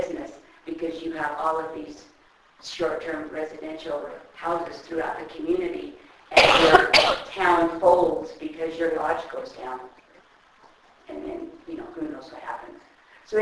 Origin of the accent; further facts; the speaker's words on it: Escalante, Utah, United States; I'm from Escalante.